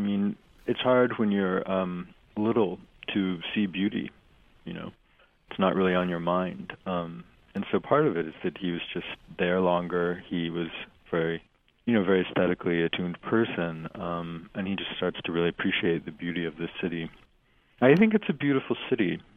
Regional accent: Tulsa, Oklahoma, United States; it's a little bit less clear growing up in Tulsa.

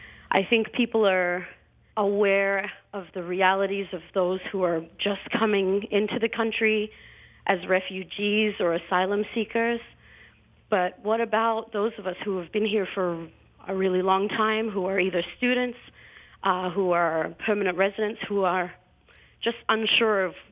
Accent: Somalia; I'm a black woman. I'm from the Somalia.

